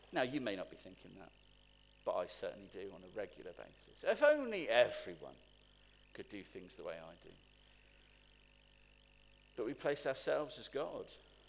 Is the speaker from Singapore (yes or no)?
no; United Kingdom; partly because we're British